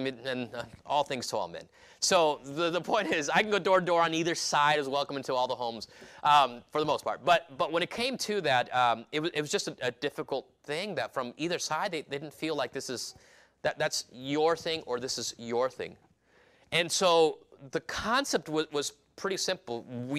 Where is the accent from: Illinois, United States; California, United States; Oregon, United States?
California, United States; Growing up in California, I didn't know any better.